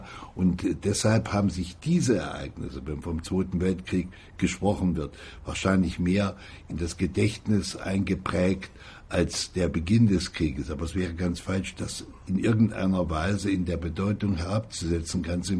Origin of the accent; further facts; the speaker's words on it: Halle, Saxony-Anhalt, Germany; Ich war eingesetzt im Umfeld meiner Heimatstadt Halle an der Saale